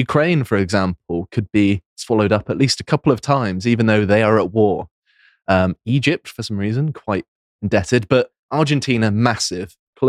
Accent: United Kingdom; please, I'm still British. I don't renounce my citizenship.

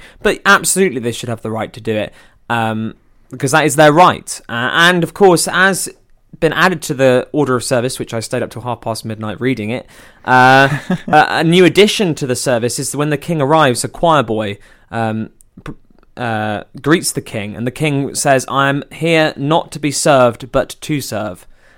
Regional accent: United Kingdom; I mean, the monarchy, I think, is a fundamental part of what makes us Britain and being British.

